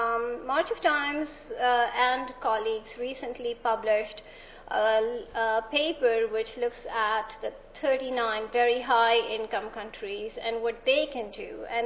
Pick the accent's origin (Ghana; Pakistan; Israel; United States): Pakistan; my home country, Pakistan, is also there, as always.